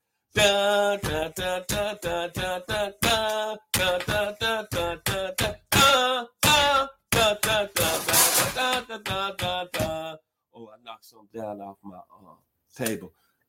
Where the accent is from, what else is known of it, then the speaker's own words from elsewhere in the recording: Memphis, Tennessee, United States; 50 miles from my hometown, the 901 Memphis, Tennessee.